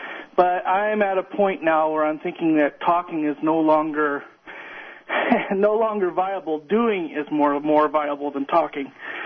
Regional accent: Canada; now in United States; Yeah, I'm originally from Canada.

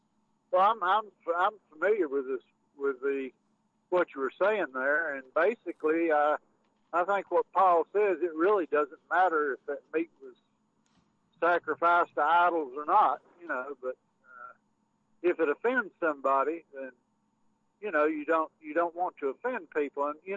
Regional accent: Tennessee, United States; And I'm from Northeast Tennessee, and it fought on the side of the Union.

